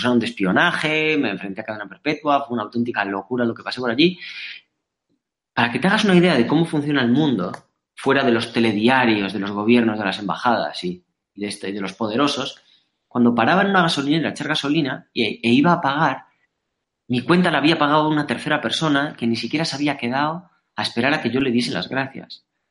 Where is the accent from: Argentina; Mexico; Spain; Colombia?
Spain; Yo soy español, tengo grandes amigos en España y hay gente maravillosa aquí.